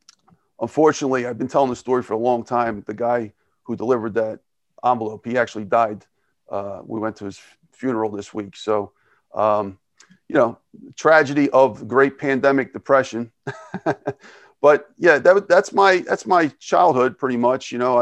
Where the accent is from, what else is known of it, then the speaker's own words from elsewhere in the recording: Philadelphia, Pennsylvania, United States; born there; I was born in Philadelphia, in South Philadelphia.